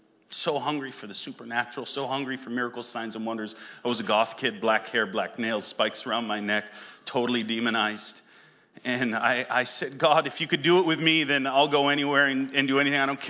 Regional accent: Gloucester, Massachusetts, United States; I grew up in Massachusetts from a small island, Gloucester. It's north of Boston.

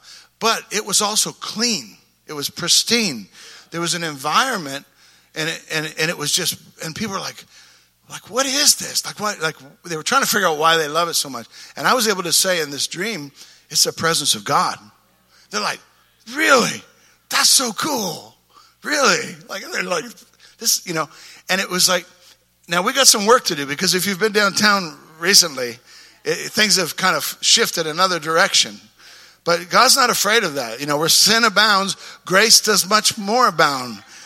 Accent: Canada; moved away; Worship wasn't even a thing back in the day when I showed up in 86. I came from Canada

